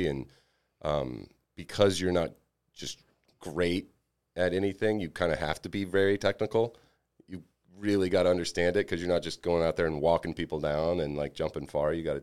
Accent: Alabama, United States; I was from Alabama, so like I was good for Alabama, but not worthy of a scholarship anywhere, you know?

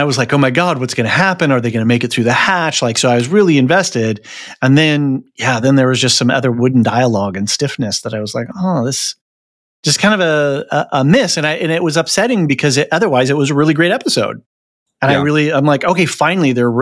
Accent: Seattle, Washington, United States; I'm from Seattle, so I'm seeing stuff that's just, you know, not right.

